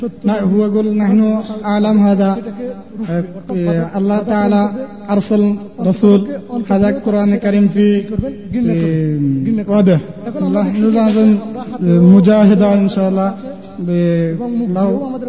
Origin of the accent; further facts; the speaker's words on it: Bangladesh; Arabic is a second language